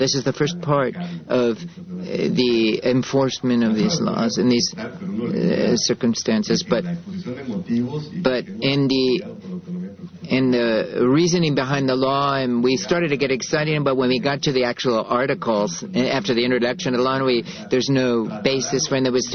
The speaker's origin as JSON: {"language": "English", "country": "Spain", "said": "I'm from Spain. I'm from Europe."}